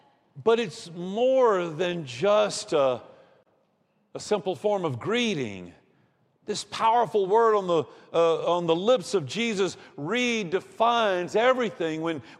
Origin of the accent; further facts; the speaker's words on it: Georgia, United States; I heard it when I grew up in Putnam County, Georgia. I heard it when I moved away to college in Rome, Georgia.